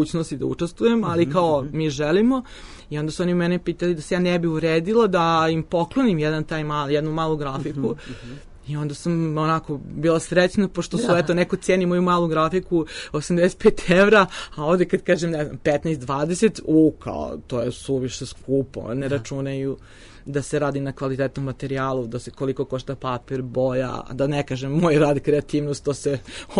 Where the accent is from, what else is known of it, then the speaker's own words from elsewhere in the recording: Serbia; ja sam plaćala poene zato što dolazim iz Srbije